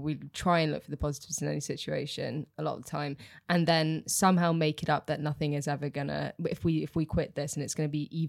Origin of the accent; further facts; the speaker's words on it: Bibury, South West England, United Kingdom; The Cotswolds.